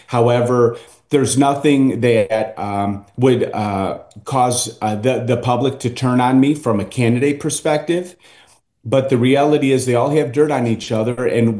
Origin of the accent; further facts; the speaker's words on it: Cicero, Illinois, United States; So essentially, I grew up in Cicero, Illinois, which is a very difficult place to grow up.